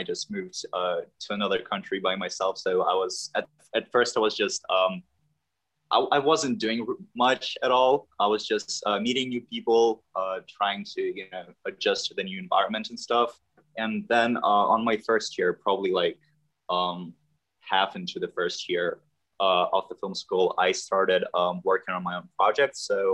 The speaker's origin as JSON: {"language": "English", "country": "Lithuania", "also_born_or_lived": "United Kingdom", "moved": "as an adult", "lives_now": "Germany", "said": "Then I came back to my home country, Lithuania. I stayed there for a while. Now I am in Germany."}